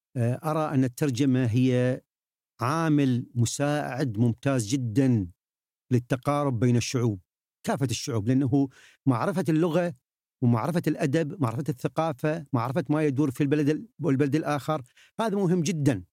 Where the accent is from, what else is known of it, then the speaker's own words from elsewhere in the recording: Iraq; أتمنى بلدي العراق أن يحذو حذو الصين في مجال التنمية الاقتصادية